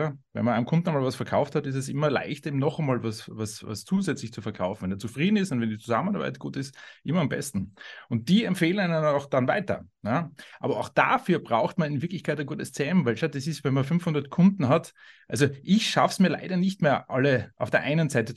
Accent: Austria; ich habe vor vielen Jahren in meiner Heimat Österreich Jus studiert.

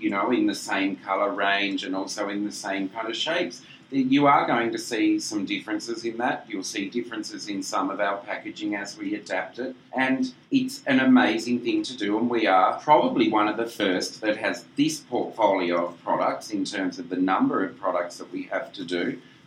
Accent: Australia; Yes. We're Australian. We like

